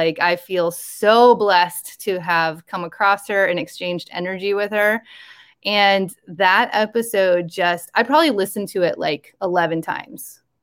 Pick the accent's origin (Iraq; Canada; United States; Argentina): United States; Iowa; so this is my hometown that I grew up in, very rural Iowa. Very small town that I grew up in.